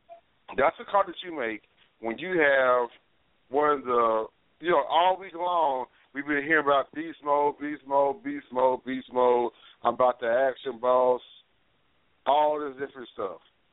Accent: East Coast, United States; I'm from the East Coast.

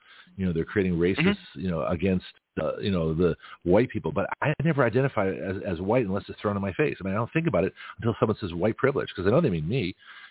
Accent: Canada; now in United States; Now, I came here as a Canadian, you know, and I still identify as, you know, partly Canadian, but I don't have allegiance to Canada.

